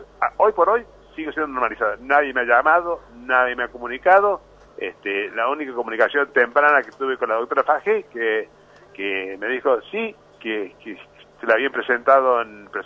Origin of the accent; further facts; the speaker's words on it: San Luis, Argentina; yo soy puntano, soy de San Luis, quiero a San Luis